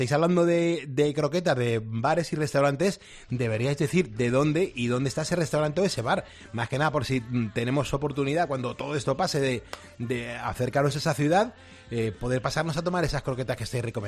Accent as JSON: {"language": "Spanish", "town": "Málaga", "region": "Andalusia", "country": "Spain", "said": "yo soy malagueño"}